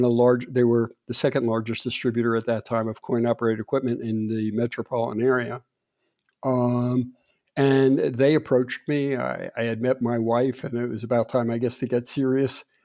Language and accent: English; New Jersey, United States; So I came back to New Jersey. I was born and bred in New Jersey.